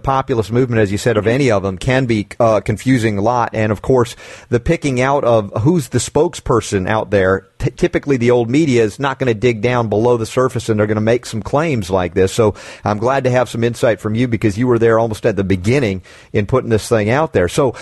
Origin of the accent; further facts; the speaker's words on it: Georgia, United States; You know, I grew up in Georgia in the Carter years and watched the transition to Reagan